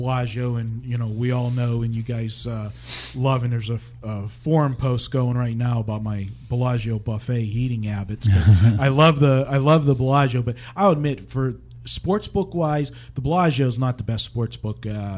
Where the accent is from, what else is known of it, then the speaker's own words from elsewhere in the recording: Pittsburgh, Pennsylvania, United States; But the fact that it's my hometown Pittsburgh Penguins, you know, I'm watching it.